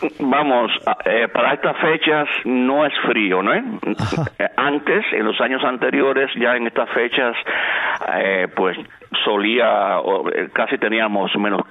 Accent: Cuba; now in Germany; tengo hasta la nacionalidad alemana, o sea, soy un cubano alemán.

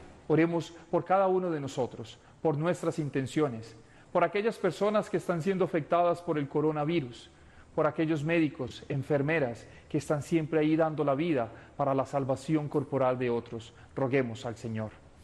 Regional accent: Colombia; Miren, yo soy colombiano

